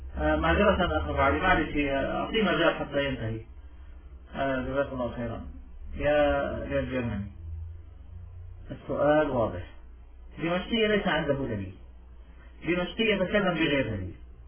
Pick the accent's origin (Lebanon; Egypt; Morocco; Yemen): Lebanon; وأنا من لبنان